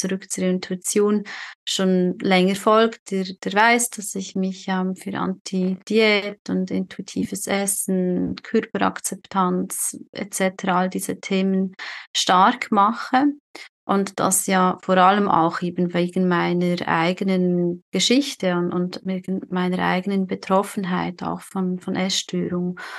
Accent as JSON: {"language": "German", "country": "Switzerland", "moved": "as an adult", "lives_now": "Chile", "said": "Also ich bin ja aus der Schweiz vor jetzt schon fast gut 3 Jahren, Wahnsinn, bin ich aus der Schweiz nach Chile ausgewandert, der Liebe wegen. Und nächstes Jahr wollen wir wieder zurückgehen in die Schweiz"}